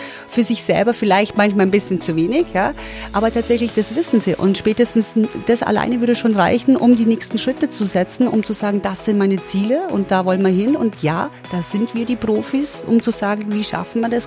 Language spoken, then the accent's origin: German; Munich, Bavaria, Germany; now in Linz, Austria; Aber München ist die Heimat